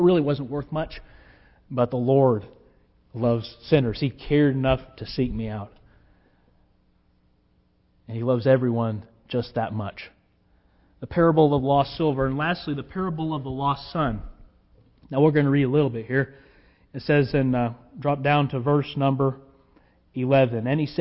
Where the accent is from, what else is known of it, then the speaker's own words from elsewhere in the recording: United States; born there; Yes, I was born in America.